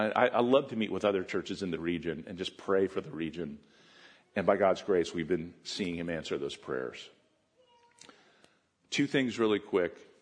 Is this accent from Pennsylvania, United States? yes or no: yes; Pennsylvania, United States; also born or lived in Ohio; I happen to be a Pennsylvania guy, born and raised in Pennsylvania my whole life. And I've always lived by, you know, used to live by Ohio. Now I live really close to New Jersey.